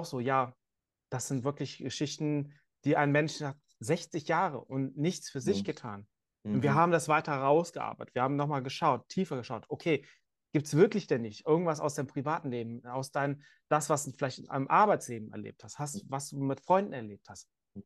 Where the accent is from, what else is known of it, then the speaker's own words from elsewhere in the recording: Cologne, North Rhine-Westphalia, Germany; bin aus Köln